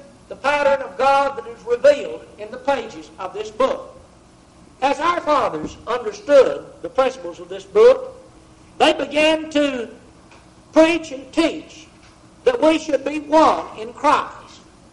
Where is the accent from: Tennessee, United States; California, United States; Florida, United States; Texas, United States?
Texas, United States; it was one we learned to quote as kids growing up in East Texas.